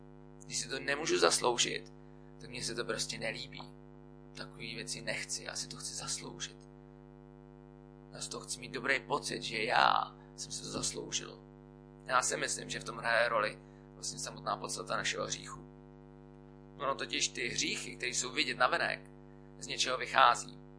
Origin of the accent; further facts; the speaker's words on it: Prague, Czechia; A říkám, no já jsem jako z Prahy, já jsem tam, a on, jako jak slyšel, že jsem z Prahy, se teda omlouvám, prostě jsem se v Praze narodil